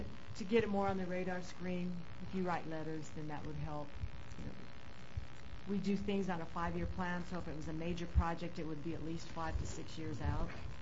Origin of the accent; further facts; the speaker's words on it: Bisbee, Arizona, United States; I'm from Bisbee